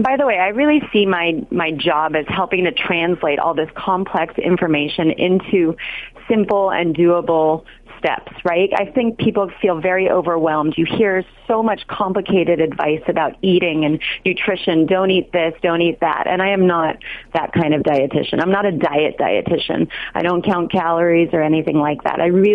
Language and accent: English; Los Angeles, California, United States; Well, so I did grow up in L.A. I grew up shopping at Gelson's, but I did go to UC Berkeley for all of my schooling.